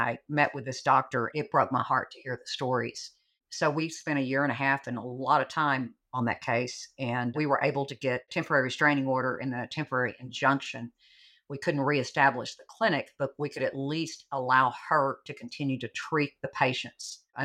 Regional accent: Sherman, Texas, United States; I was raised in East Sherman. It's not like East LA, I don't think.

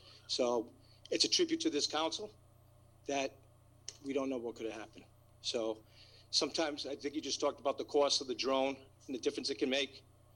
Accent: Rhode Island, United States; I was from Rhode Island.

